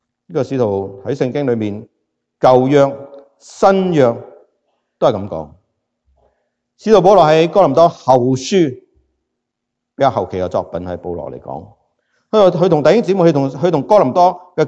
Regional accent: China; 其实和睦呢在我们中国人来说相当之重要的一样东西。

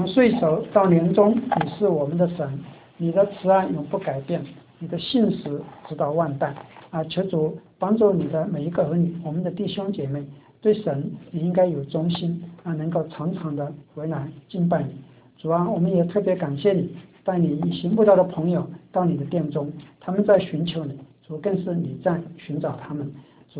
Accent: China; 我们中国人熟悉的恩呢、啊、通常比如小恩小惠

